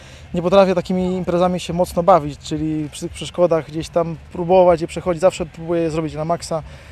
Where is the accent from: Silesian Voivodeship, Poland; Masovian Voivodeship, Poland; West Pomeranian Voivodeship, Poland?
Silesian Voivodeship, Poland; Pochodzę ze Śląska